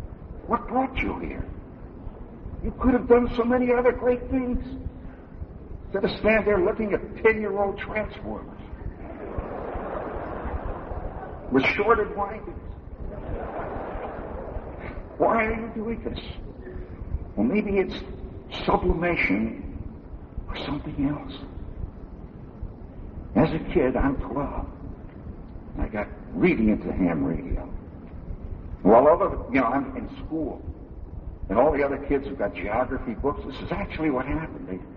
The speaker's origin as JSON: {"language": "English", "town": "Chicago", "region": "Illinois", "country": "United States", "tie": "born or raised there", "said": "I was growing up in the Chicago area, and they had a great store."}